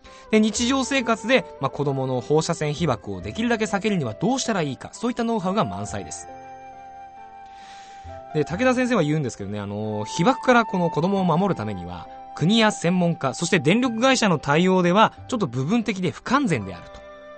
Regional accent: Saitama, Japan; 生まれ育った埼玉および日本を離れたくないなっていう気持ちが強くて、あんまり関西とか外国への移住というのは考えてません。

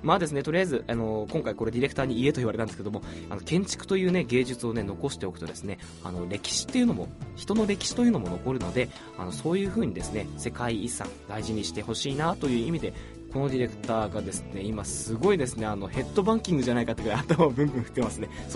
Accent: Kanto, Japan; 僕はですね関東の生まれで結構関東育ちなのでね

